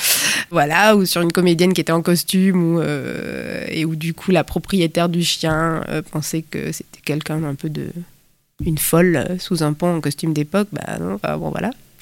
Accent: Toulouse, Occitanie, France; Alors moi je suis toulousaine et je viens du Mirail, un quartier populaire. J'ai grandi toute mon enfance là-bas.

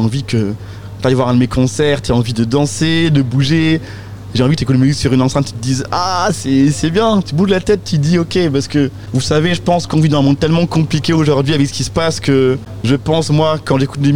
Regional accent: Brest, Brittany, France; also born or lived in Nancy; Moi, là-bas, alors je suis brestois. C'est compliqué parce que j'ai fait plein de villes en France. À là-bas, donc je suis brestois, j'ai toujours habité à Brest. Ensuite, je suis parti à Nancy faire des études de musique.

